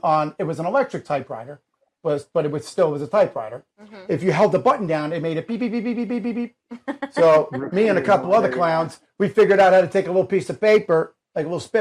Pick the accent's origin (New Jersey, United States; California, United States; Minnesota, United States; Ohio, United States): New Jersey, United States; I'm Italian from North Jersey.